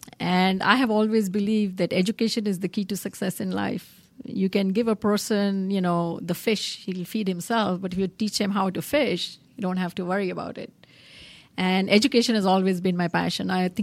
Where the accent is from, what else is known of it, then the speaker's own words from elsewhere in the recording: Kolkata, West Bengal, India; I come from Calcutta, city of Calcutta in India.